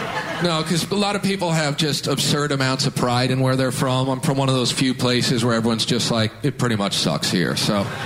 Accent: Kansas, United States; I'm from Kansas, but at least we're not from Missouri, you know?

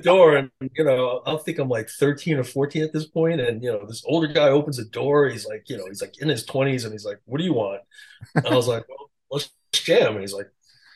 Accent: Queens, New York, United States; I just met a bunch of young DJs at the time growing up in Queens. And was really lucky too. My neighbors across the street from me in Queens were these two older guys

